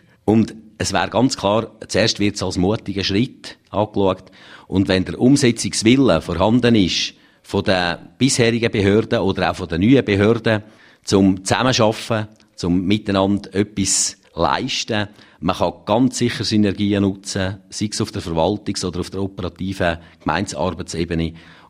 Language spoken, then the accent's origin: German; Glarus, Switzerland; Ja, ich denke, als Glarner kommt mir nicht gerade etwas in Sinn, was wir lernen vom Kanton Aargau. Also, wir können einfach sagen, wir sind ein Gebirgskanton